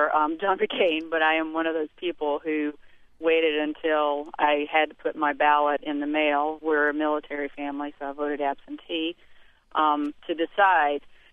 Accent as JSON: {"language": "English", "region": "North Carolina", "country": "United States", "tie": "born or raised there", "said": "even down in my home state with the Senate campaign that Elizabeth Dole just lost down there"}